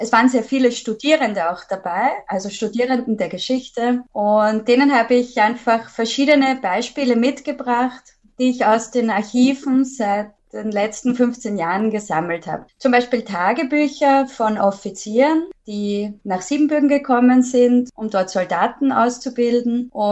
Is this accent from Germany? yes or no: no; Vienna, Austria; Denn ich bin ja aus Wien und hier sind wir gewohnt, überall Kaiser Franz Josef oder König und den Doppeladler zu finden.